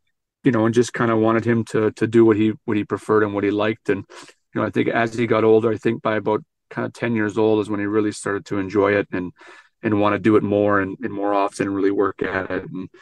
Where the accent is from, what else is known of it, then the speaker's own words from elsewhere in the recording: Western Canada, Canada; I'm from Western Canada and everybody knew the colors.